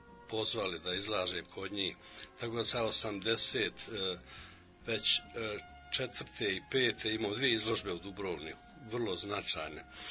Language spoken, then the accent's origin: Bosnian; Donja Lohinja, Federation of Bosnia and Herzegovina, Bosnia & Herzegovina; also born or lived in Gračanica / Sarajevo; Rođen sam ovdje u Donjoj Lohinji, završio osnovnu i srednju školu u Gračanici, poslije akademiju u Sarajevu.